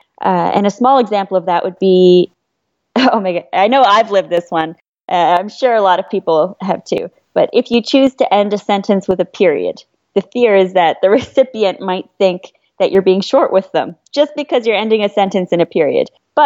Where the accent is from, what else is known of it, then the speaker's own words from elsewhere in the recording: Barrie, Ontario, Canada; felt very in touch with my Chinese side, other than the fact that I don't speak the language, which I did try, but I grew up in Barrie at the same time, so it wasn't exactly a popular language over there.